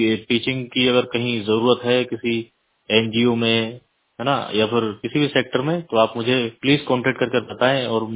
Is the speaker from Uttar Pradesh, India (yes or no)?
no; Narsinghpur, Madhya Pradesh, India; और मैं एमपी नरसिंहपुर जिले का रहने वाला हूं।